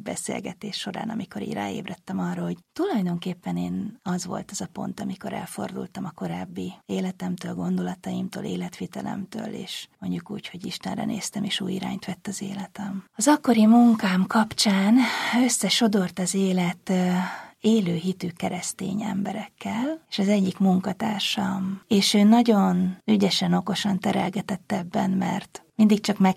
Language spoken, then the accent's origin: Hungarian; Borsod-Abaúj-Zemplén, Hungary; now in Budapest, Hungary; Borsod megyei kisvárosban töltöttem a gyerekkoromat. Budapestre csak ilyen 20 éves korom környékén kerültem. Gimnáziumot ott végeztem, tehát egészen addig éltem ott.